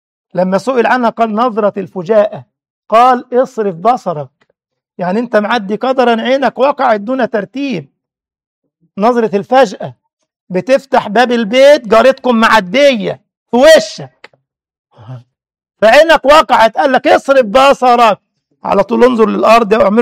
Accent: Egypt; انما زمان عندنا في مصر كان العلبة فيها كم سيجارة،

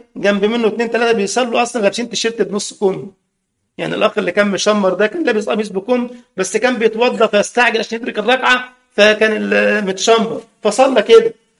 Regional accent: Egypt; كان عندي محاضرة في مكان في القاهرة عندنا في مصر

